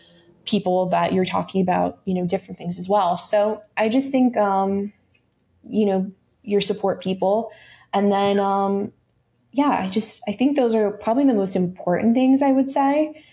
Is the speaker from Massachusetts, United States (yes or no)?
yes; Boston, Massachusetts, United States; I am from Boston.